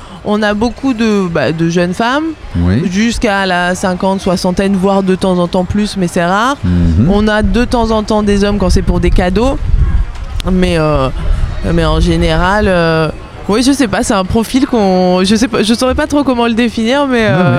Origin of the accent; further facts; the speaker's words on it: Nice, Provence-Alpes-Côte d'Azur, France; moved away; Donc nous, on est de Nice à la base. On a quitté la région. On est arrivé ici en février.